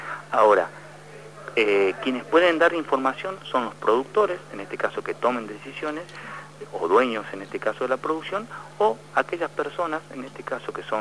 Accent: General Mosconi, Salta, Argentina; yo soy de General Mosconi específicamente

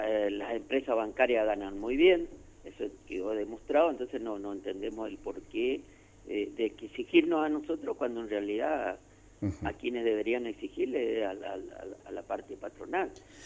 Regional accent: Alvear, Corrientes, Argentina; now in Corrientes, Argentina; Yo soy de Alvear, nada más que estoy acá viviendo en Corrientes ya hace 30 años

